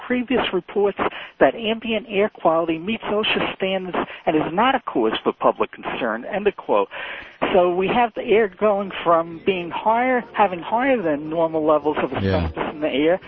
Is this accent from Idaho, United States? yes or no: no; New York, United States; technically it's from Long Island.